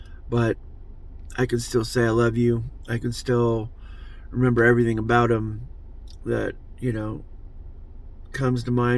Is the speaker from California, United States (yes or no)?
yes; California, United States; A lot of times growing up in California